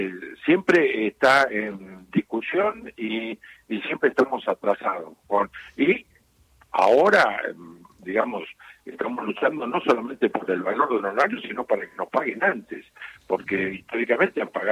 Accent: Buenos Aires, Argentina; born there; moved away as an adult; now in Esquel, Argentina; nací en Capital Federal y de año 85 estoy acá.

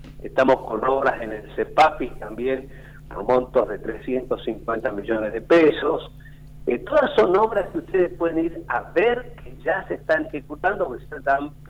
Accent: Tucumán, Argentina; Yo siempre soy muy tucumano

